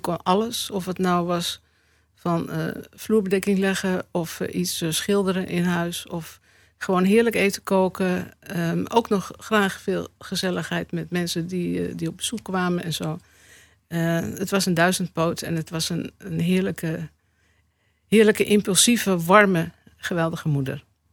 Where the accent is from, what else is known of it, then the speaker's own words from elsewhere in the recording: Haarlem, North Holland, Netherlands; born there; Ik ben geboren in Haarlem. Net na de oorlog.